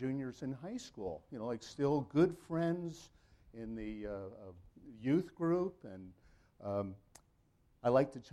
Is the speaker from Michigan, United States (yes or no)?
no; New Jersey, United States; And so we grew up in the North. We grew up in New Jersey, known each other.